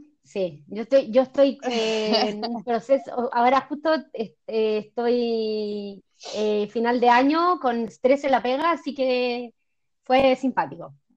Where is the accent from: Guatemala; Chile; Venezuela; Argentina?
Chile; Santiago, Santiago Metropolitan Region; nosotros somos todos de Santiago